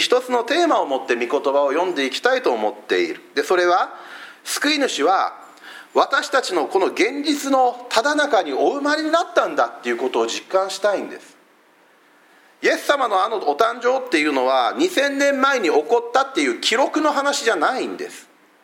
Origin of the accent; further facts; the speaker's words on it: Fukuoka, Japan; accent: Hakata dialect; 話しとって、踊りお前なまってるなって言われまして、なまっとるわけなかろうもんって言った記憶があるんですね。